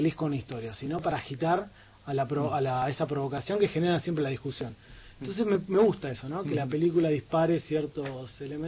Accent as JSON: {"language": "Spanish", "country": "Argentina"}